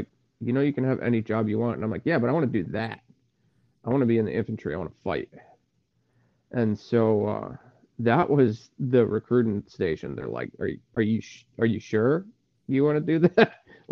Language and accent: English; Salem, Connecticut, United States; So I came from Salem, Connecticut. I grew up, I guess you could say lower middle class.